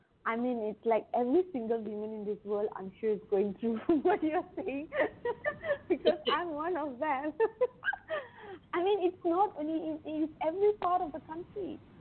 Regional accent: Malaysia; And I said, look, you're in UK and I'm Malaysian.

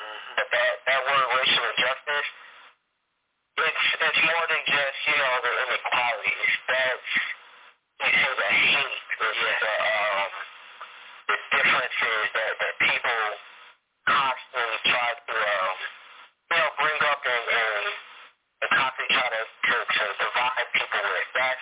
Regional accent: Orange, New Jersey, United States; I'm from Orange, New Jersey.

